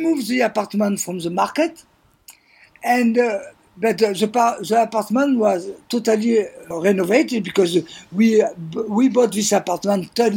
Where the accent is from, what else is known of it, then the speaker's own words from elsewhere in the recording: Provence-Alpes-Côte d'Azur, France; now in Hawaii, United States; I was brought to Hawaii by the Halekulani Hotel in Waikiki. I was not planning. You know, I'm from the French Riviera.